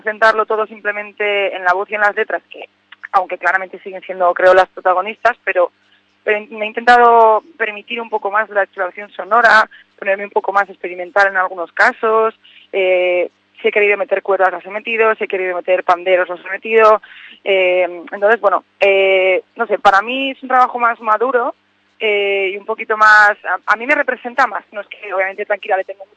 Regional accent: Madrid, Community of Madrid, Spain; Mira que soy muy, muy madrileña

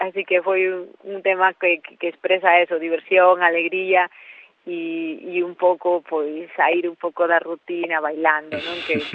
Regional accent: Perillo, Galicia, Spain; na miña aldea, en Perillo, vaya, se escoite no primeiro sitio

